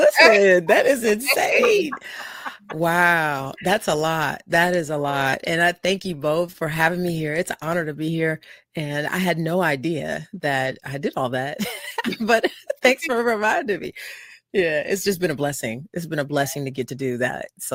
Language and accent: English; Evansville, Indiana, United States; I loved growing up in Evansville, Indiana. Back in the day, it was super safe.